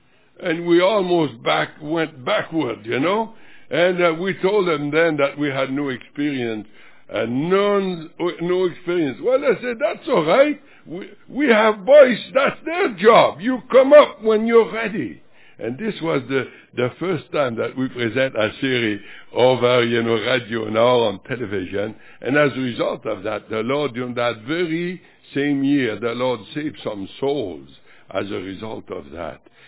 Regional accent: Elliott Lake, Ontario, Canada; also born or lived in Tree River; I was raised, I grew up out there, although I was born in Tree River, but you know, I was still in Elliott Lake

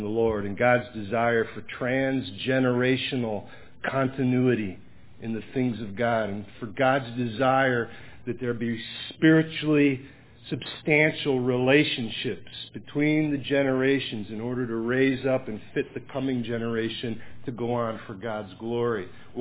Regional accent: Cleveland, Ohio, United States; I'm from the Cleveland, Ohio area

